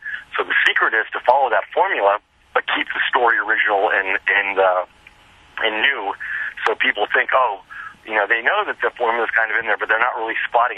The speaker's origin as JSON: {"language": "English", "town": "Los Angeles", "region": "California", "country": "United States", "tie": "born or raised there", "also_born_or_lived": "Tokyo, Japan", "said": "Lived there until I was 5, and then I grew up. Really, what I can remember is in Southern California, in Los Angeles, West Los Angeles."}